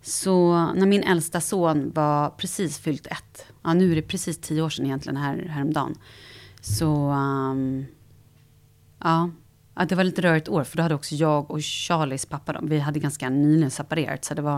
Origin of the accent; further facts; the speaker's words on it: Vallentuna, Stockholm County, Sweden; jag är uppvuxen i Vallentuna, en förort. Orten, nej. Men en förort till Stockholm. Där jag har bott med min mamma, mestadels av livet.